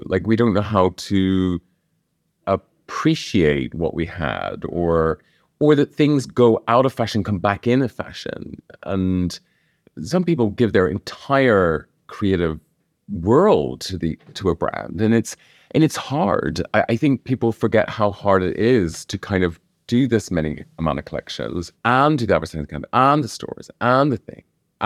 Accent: Northern Ireland, United Kingdom; And I'm not a religious person at all. And I grew up in Northern Ireland, so it's all about religion.

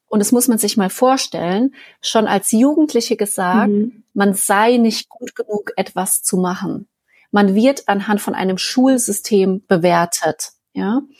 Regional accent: Baden-Württemberg, Germany; ich komme aus Deutschland. Ich komme aus der Nähe von Mannheim-Heidelberg und ja, ich bin 35 Jahre alt, Mutter von Zwillingen, verheiratet

